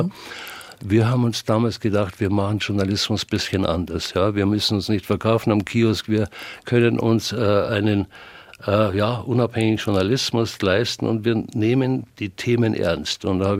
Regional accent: Bavaria, Germany; Ja, ich bin ja doch anders sozialisiert worden. Die haben keine Ahnung, was wir gerade in Bayern für eine Kultur haben, wenn man unseren christlichen Glauben nicht kennt.

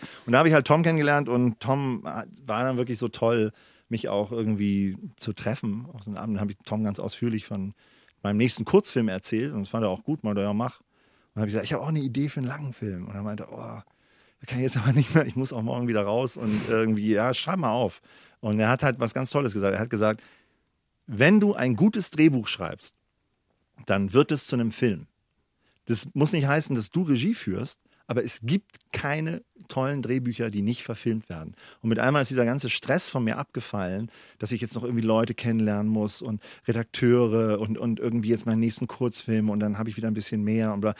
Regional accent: Northern Germany, Germany; Ja, ich bin ja Norddeutscher.

